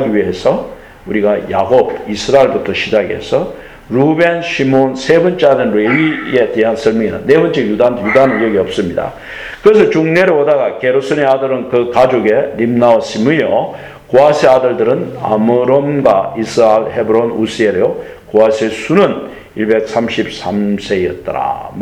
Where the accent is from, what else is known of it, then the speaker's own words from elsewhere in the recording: Gyeongsang, South Korea; 나는 경상도 사람이고, 여기에서 제2인이고